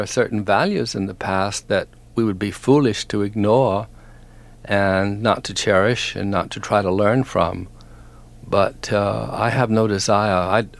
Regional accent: Wharton, Texas, United States; I knew there was no future in that in Wharton, except, you know, the little theater, and that I had exhausted that.

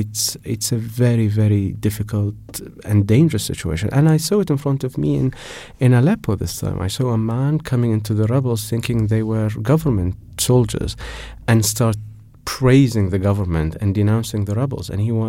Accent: Iraq; So I was Iraqi. I grew up in Iraq all my life. I'm Iraqi. I speak the language.

